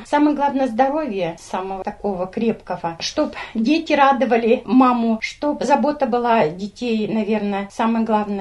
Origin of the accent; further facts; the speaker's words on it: Chelyabinsk, Chelyabinsk Oblast, Russia; У меня племянницы и племянники челябинские, откуда я родом.